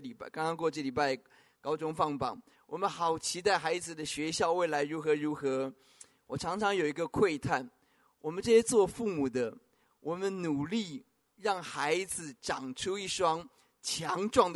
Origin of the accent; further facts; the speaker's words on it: Taoyuan, Taiwan; 我自己的经历，我在桃园一个小城市长大